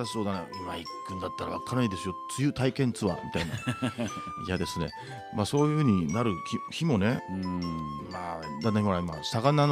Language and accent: Japanese; Chiba, Japan; now in Saitama, Japan; 私は関東、千葉県生まれ育ち、今埼玉ですけども